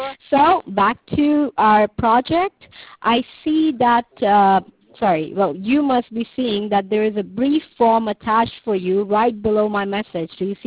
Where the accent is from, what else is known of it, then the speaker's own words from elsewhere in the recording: New York, United States; I am originally from New York.